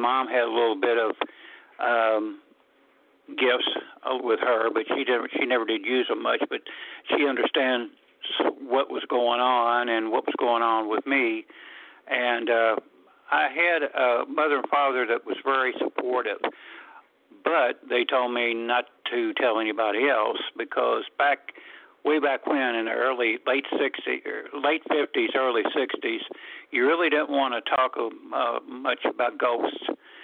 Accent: Louisville, Kentucky, United States; I'm from Louisville, Kentucky. I'm calling from Louisville, Kentucky.

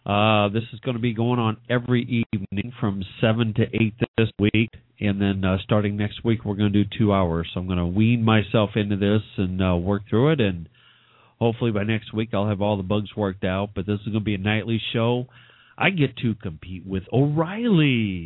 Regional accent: St. Louis, Missouri, United States; now in Springfield, United States; I am originally from St. Louis, in case you haven't heard from me before. I'm now in Springfield, Missouri, done radio here in Springfield

